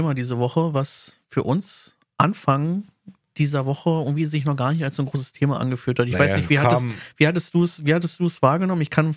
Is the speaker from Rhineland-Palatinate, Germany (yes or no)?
no; Berlin, Germany; wir als Berliner